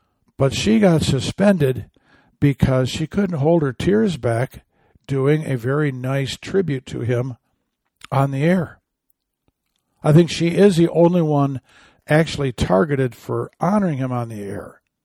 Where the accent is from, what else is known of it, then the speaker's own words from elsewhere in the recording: Michigan, United States; I'm from Michigan. My Lions are in there.